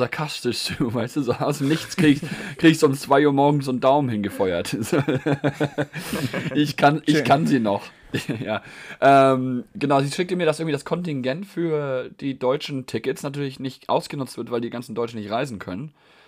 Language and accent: German; Germany; now in London, United Kingdom; Der Franzosenanteil hier in London ist extrem hoch. Also wir waren als Deutsche ein bisschen allein gelassen, muss ich sagen.